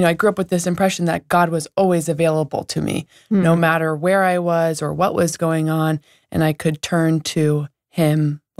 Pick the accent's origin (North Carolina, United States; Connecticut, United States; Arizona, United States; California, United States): Connecticut, United States; Wilton; I grew up in Wilton, Connecticut, and both my parents raised me in Christian Science, and I grew up going to Christian Science Sunday School.